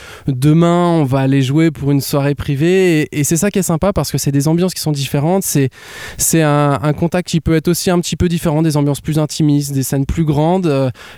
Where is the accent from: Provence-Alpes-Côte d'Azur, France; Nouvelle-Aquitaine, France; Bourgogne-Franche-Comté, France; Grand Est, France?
Bourgogne-Franche-Comté, France; Dijon; On est originaire de Dijon. Et c'est là-bas qu'on s'est retrouvés.